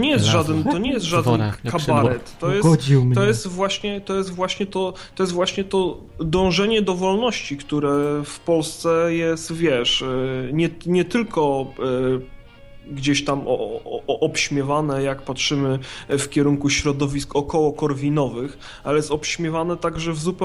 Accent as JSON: {"language": "Polish", "region": "Greater Poland Voivodeship", "country": "Poland", "said": "to ja jako wielkopolska pyra w czasach wojny, no, mając do wyboru pomóc tobie, czy pomóc komuś z Wielkopolski, kogo kompletnie nie znam, bym się długo nie zastanawiał."}